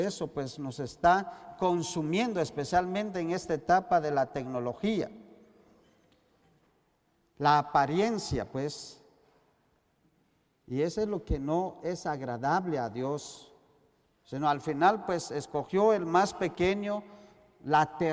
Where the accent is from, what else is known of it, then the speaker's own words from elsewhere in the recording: Guatemala; Ahora en Guatemala, yo soy de Guatemala, creo que muchos de ustedes ya me conocen.